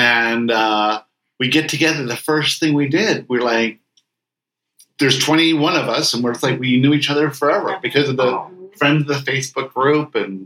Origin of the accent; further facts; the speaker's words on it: Fort Lauderdale, Florida, United States; I grew up in Fort Lauderdale. I know everything about Fort Lauderdale.